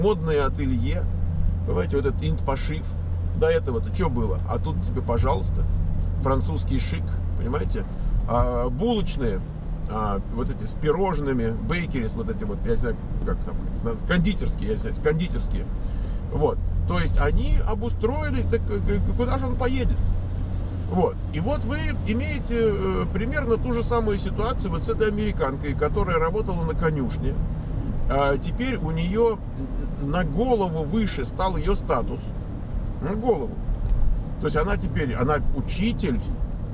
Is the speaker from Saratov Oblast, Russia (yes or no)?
no; Moscow, Russia; И поскольку я из Москвы, то как бы... И тем более мы тут в Москве жили возле общежитий Московского энергетического института.